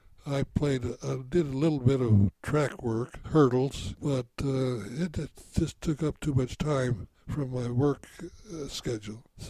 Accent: Selma, California, United States; We sold the ranch where I was born and moved to Selma.

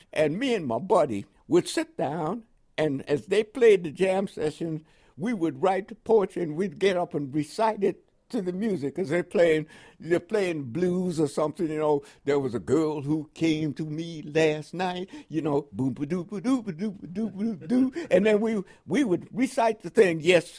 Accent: New York City, New York, United States; also born or lived in Panama; I wasn't quite 3 years old when we immigrated from Panama to Harlem, New York. The first memory I have is living in that first apartment building near 137th Street at 8th Avenue.

